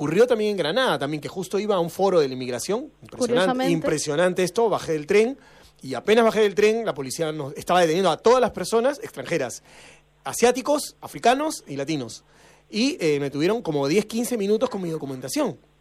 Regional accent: Peru; en este caso yo soy peruano, como sabes

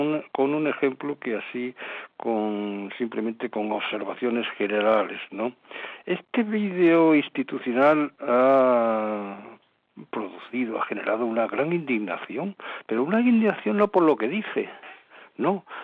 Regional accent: Andalusia, Spain; pero claro, yo no seseo. Hay otros que cesean y otros que distinguimos. No somos menos andaluces unos que otros, ¿no?

